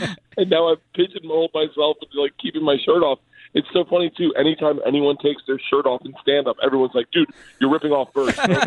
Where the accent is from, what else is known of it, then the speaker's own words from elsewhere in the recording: Florida, United States; Growing up in Florida, lightning was super prevalent, you know?